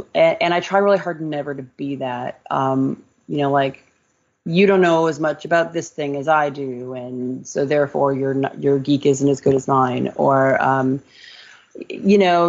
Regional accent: Connecticut, United States; I am. I'm from Connecticut.

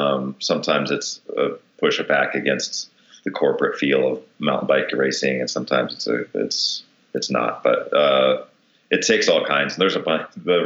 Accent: Detroit, Michigan, United States; I'm a machinist from Detroit, and I like single speeds

